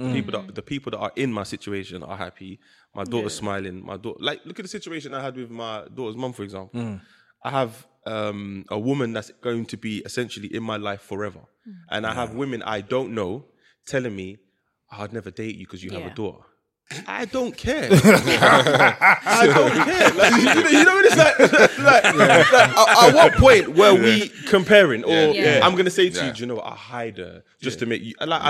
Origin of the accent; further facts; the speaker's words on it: Nigeria; Nigeria. Yoruba.